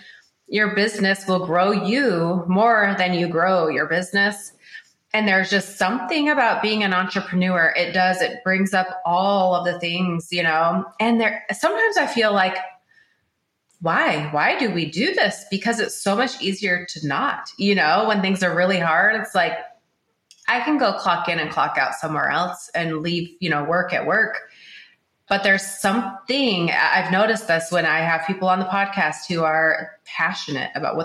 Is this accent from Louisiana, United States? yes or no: no; Minnesota, United States; Yeah, I grew up in Minnesota, so not far from in the Twin Cities, so not far.